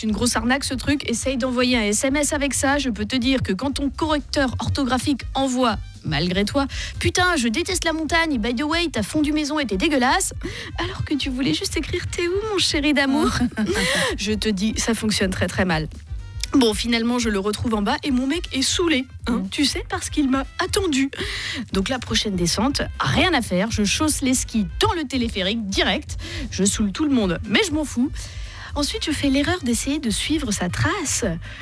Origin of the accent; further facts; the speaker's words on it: French Polynesia, France; moi je viens de Tahiti.